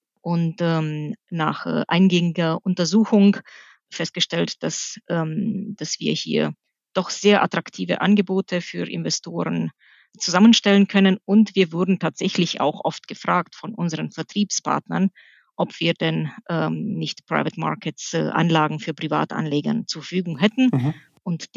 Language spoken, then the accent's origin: German; Romania; moved away as an adult; now in Germany; Und der Name kommt aus Rumänien. Das ist mein Heimatland. Da bin ich geboren und aufgewachsen und habe die ersten 20 Jahre meines Lebens verbracht.